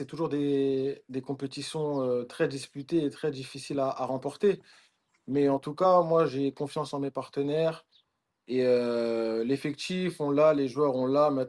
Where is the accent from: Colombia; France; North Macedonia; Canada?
France; Paris, Île-de-France; je suis parisien